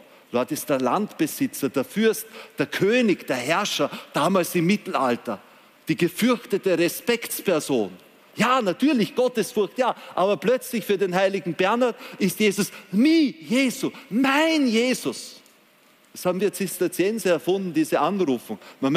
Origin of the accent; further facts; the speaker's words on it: Vienna, Austria; born there; ich bin ein gebürtiger Wiener